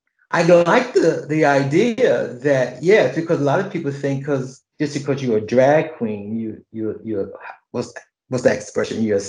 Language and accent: English; New York City, New York, United States; Well, I grew up in New York City.